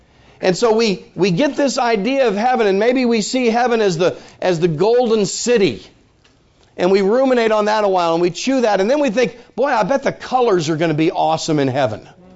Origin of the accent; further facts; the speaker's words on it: Illinois, United States; I'm from Illinois. We have a lot of cows in Illinois, so I relate to these things very well.